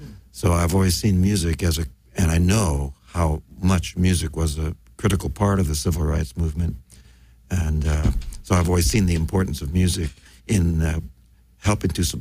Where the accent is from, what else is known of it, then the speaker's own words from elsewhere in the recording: New York City, New York, United States; I grew up in New York City, where I was exposed every day to the rich diversity of humanity.